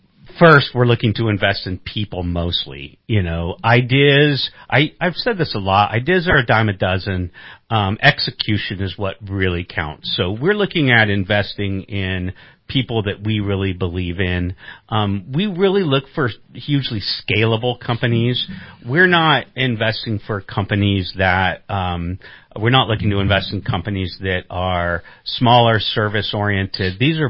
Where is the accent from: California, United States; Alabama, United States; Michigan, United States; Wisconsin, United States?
California, United States; Redding; being born and raised in Reading